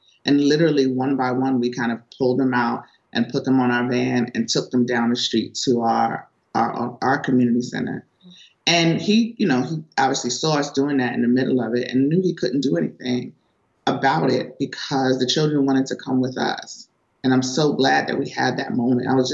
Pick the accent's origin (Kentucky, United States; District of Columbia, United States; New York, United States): New York, United States; I mean, I'm from New York and I've seen people intervene